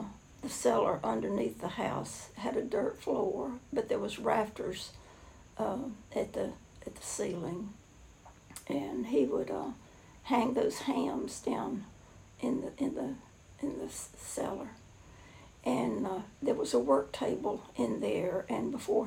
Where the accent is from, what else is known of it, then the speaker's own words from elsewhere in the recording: Bessemer City, North Carolina, United States; born there; I was born in a little town called Bessemer City, North Carolina, and I was born at home.